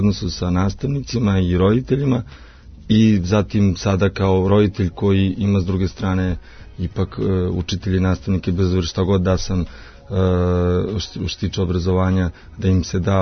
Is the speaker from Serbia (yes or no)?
yes; Loznica, Mačva District, Serbia; svi imamo selo, iako sam odrastao u Loznici